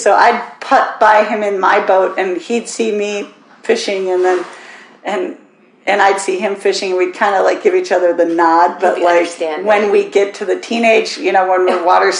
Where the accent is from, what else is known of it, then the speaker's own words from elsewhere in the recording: Minnesota, United States; So I grew up in Minnesota.